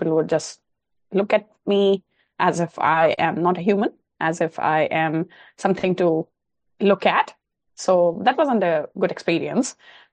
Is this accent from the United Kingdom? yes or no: no; India; I grew up in India in a very small town where everyone knows everyone